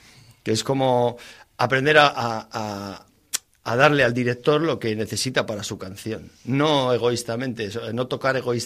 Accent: Cuba; Bueno, yo recién vine de Cuba

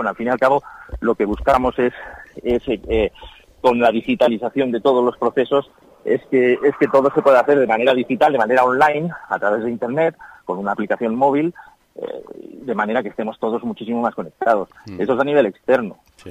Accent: Madrid, Community of Madrid, Spain; now in Laredo, Spain; Desde los 10 años que llevo viviendo en Laredo, porque yo vengo de Madrid

